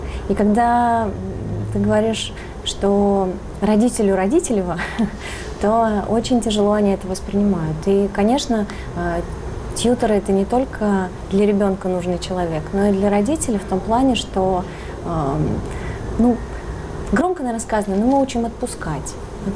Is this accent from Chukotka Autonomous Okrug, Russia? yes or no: yes; Chukotka Autonomous Okrug, Russia; Я сама с Чукотки училась в школе.